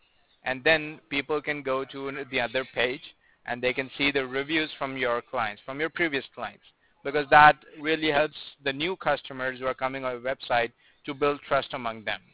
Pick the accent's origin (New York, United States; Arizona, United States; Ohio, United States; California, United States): Ohio, United States; Cleveland; born there; I was born in Cleveland, right?